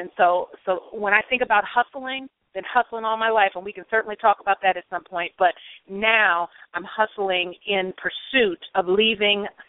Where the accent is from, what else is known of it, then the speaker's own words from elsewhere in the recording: Cleveland, Ohio, United States; I started to think about, in my hometown of Cleveland, opening up a little takeout mac and cheese restaurant across from Cleveland Heights High School.